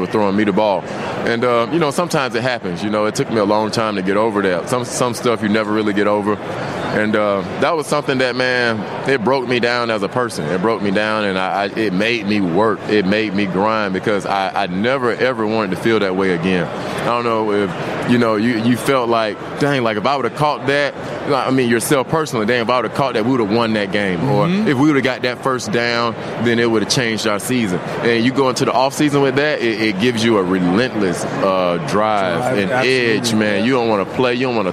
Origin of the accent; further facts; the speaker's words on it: Georgia, United States; Because I'm a country guy, man. I'm from Georgia, man. We don't get wind chills like that.